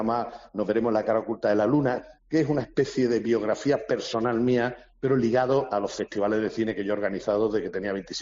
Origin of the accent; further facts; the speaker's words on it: Arenas de San Pedro, Castile and León, Spain; los cines de mi pueblo natal, de Arenas San Pedro, donde yo veía cine de pequeño, las películas que veíamos en los 70 y los 80.